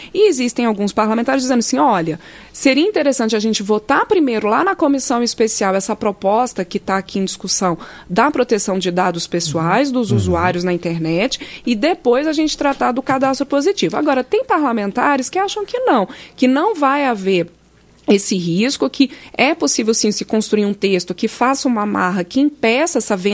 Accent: Brasília, Federal District, Brazil; born there; nasci em Brasília.

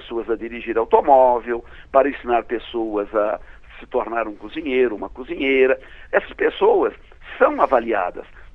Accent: Brazil; como brasileiro, com muita amargura

